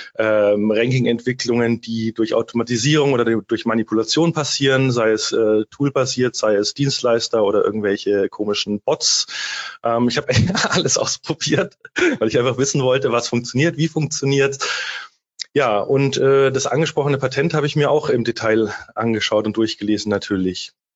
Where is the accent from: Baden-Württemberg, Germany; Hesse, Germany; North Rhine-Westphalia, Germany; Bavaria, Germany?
Bavaria, Germany; Munich; now in Collenberg, Germany; Bin aufgewachsen in München. Seit 7 Jahren lebe ich jetzt in Kollenberg am Main, so zwischen Miltenberg und Aschaffenburg oder Wertheim.